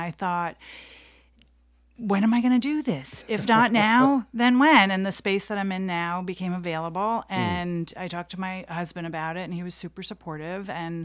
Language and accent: English; Brooklyn, New York, United States; So I grew up in Park Slope, Brooklyn, back when Brooklyn was a little bit different than it is today.